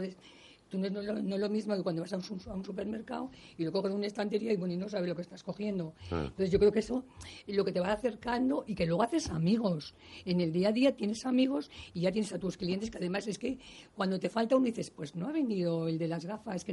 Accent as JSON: {"language": "Spanish", "town": "Campo Real", "region": "Community of Madrid", "country": "Spain", "said": "yo soy de pueblo, soy de Campo Real, claro, del queso este tan bueno."}